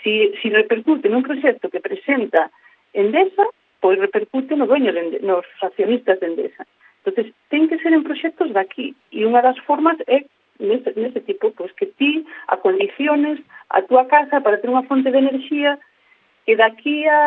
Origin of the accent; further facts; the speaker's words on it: Ourense, Galicia, Spain; now in Aranga, Spain; vivindo aquí 20 anos, son de Orense, pero levo 20 anos vivindo aquí en Aranga